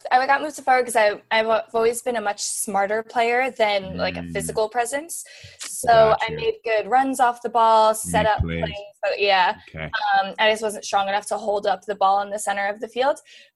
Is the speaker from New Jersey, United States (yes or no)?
yes; Wall Township, New Jersey, United States; now in Los Angeles, United States; I'm from the Shore, Monmouth County. I grew up in a town called Wall Township.